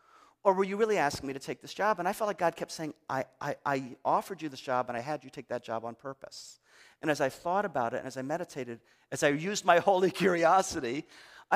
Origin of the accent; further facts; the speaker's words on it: Detroit, Michigan, United States; I was raised in Detroit. You were raised in Ann Arbor.